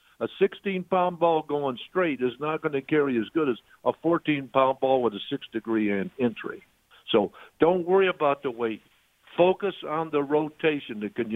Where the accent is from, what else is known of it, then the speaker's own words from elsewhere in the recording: Illinois, United States; not Illinois only, because I'm from Illinois.